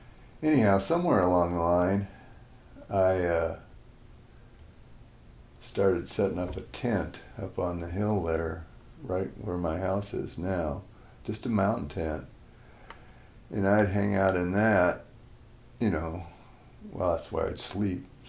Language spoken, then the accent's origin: English; Wyoming, United States; And, for instance, growing up in Yellowstone Park in the summertime, there are lots of people.